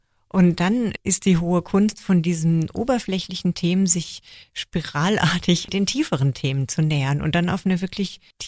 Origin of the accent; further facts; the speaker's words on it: Germany; Da bin ich als Deutsche